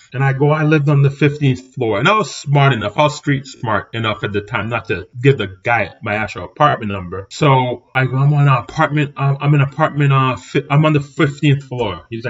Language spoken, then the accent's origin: English; Cambridge, Massachusetts, United States; I was in the third grade when I lived in Cambridge, and I grew up in the Three Towers in Cambridge.